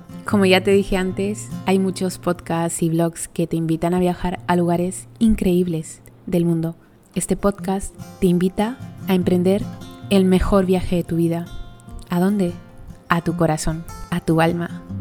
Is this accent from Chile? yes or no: yes; Chile; moved away as an adult; now in Madrid, Spain; soy chilena y hace casi 2 años vivo aquí en España. ¿Por qué? Porque me casé con un español y decidimos vivir aquí, en España, en Madrid.